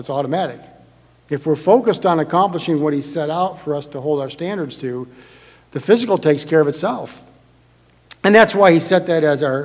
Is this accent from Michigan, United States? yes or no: yes; Michigan, United States; I'm from Michigan, so who would, like, why would that even be a problem, right? But that's a big thing. I mean, when I grew up in southern Michigan